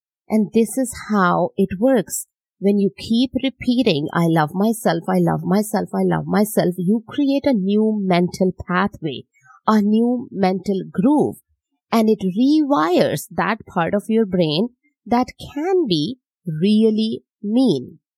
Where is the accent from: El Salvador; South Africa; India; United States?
India; English is a second language; growing up in India